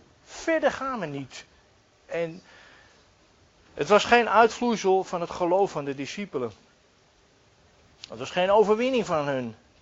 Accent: Texel, North Holland, Netherlands; En zoals jullie weten, wij komen van Texel.

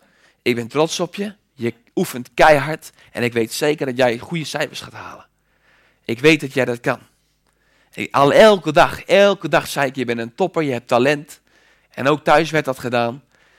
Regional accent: Eendijk, Netherlands; In de plek waar ik vandaan kom, Eendijk, en mijn vrouw moet er altijd een beetje om lachen, want die denkt dat ik uit een middeleeuws dorp kom, maar dat is niet zo.

